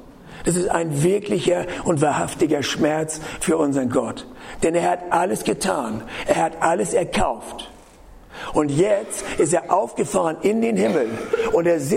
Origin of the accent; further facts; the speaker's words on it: Northern Germany, Germany; ich sage immer in die Boote, weil ich komme ja aus dem Norden.